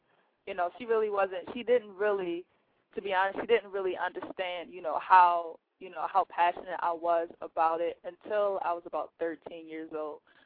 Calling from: Baltimore, Maryland, United States; I'm calling from Baltimore.

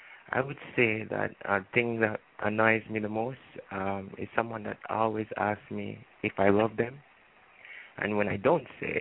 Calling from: Jamaica; Yeah, I made sure I did say I'm calling from Jamaica.

